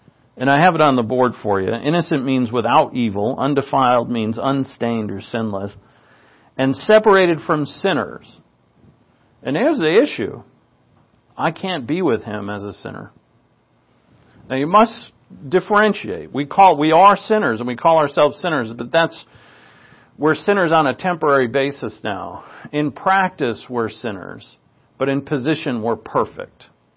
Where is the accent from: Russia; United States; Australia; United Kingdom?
United States; Providence, Rhode Island; When I, growing up in Mount Pleasant in Providence, Rhode Island, our home church was Blessed Sacrament Catholic Church.